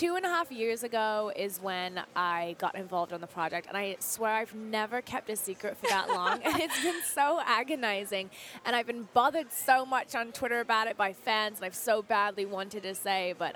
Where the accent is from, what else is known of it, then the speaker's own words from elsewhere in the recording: United Kingdom; accent: mid-Atlantic; moved away as an adult; now in United States; I'm British. For the last third of my life, I've lived in the States.